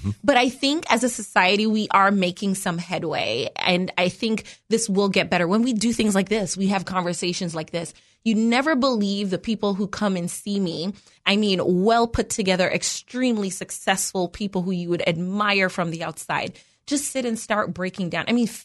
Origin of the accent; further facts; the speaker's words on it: New York City, New York, United States; I'm from New York City. We have a little subway tagline that says, if you see something, say something.